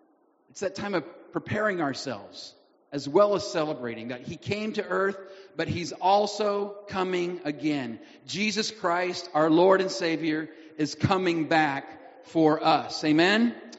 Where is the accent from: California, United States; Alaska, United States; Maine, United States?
California, United States; Oildale; So when I was little, growing up in Oildale, California, a suburb of Bakersfield, California